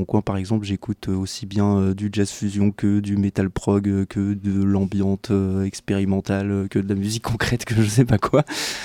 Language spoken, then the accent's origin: French; Caen, Normandy, France; now in Toulouse, France; je viens de Caen à la base. Et ensuite j'ai bougé à Toulouse du coup il y a à peu près 4 ou 5 ans